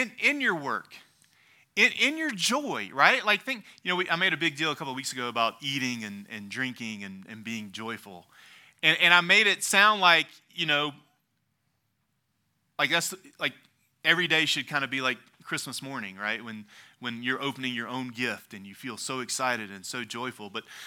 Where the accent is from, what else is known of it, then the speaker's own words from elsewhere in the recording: United States; because I'm American